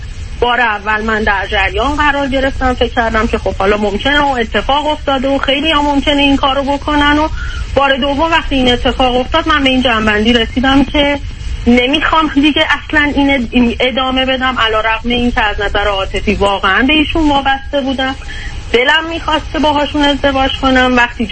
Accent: Iran; moved away; من فکر کردم من از ایران میام بیرون خیلی زندگی بهتری میکنم

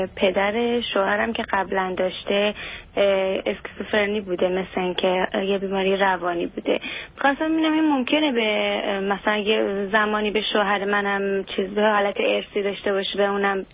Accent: Iran; moved away; ما از ایران اصلا برای این اومدیم که بیاد اینجا

